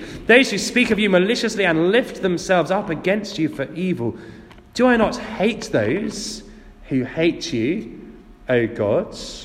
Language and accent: English; United Kingdom; As British people, we don't want to say the wrong thing.